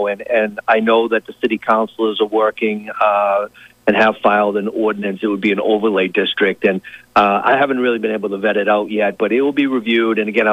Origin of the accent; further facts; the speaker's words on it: Brockton, Massachusetts, United States; I grew up in Brockton, and as a kid, sometimes the summers there wasn't a lot to do, right?